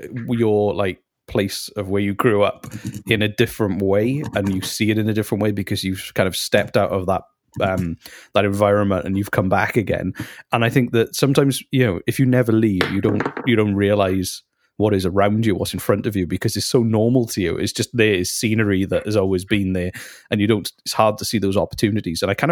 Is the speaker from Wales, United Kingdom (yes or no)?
yes; Wales, United Kingdom; And I just really loved it because we're from Wales.